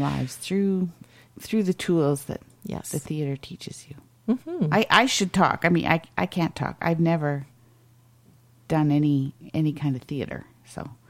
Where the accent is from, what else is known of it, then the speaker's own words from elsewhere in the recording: Ontario, Canada; But I didn't grow up in Quebec. I grew up in Northern Ontario.